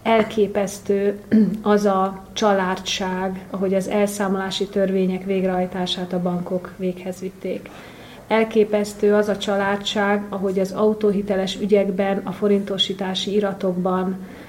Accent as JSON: {"language": "Hungarian", "region": "Transdanubia", "country": "Hungary", "said": "Én magam dunántúli vagyok, és sajnos gyermekkoromban nem voltam eleget az Alföldön"}